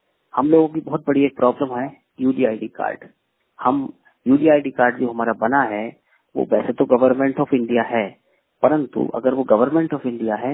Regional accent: Uttar Pradesh, India; हम यहाँ रहते यूपी से हैं

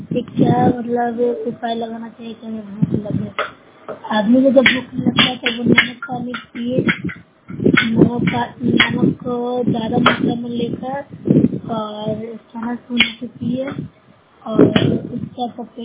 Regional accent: Bihar, India; मैं नौसरा ब्लॉक से हूँ, जिला नालंदा की रहने वाली हूँ।

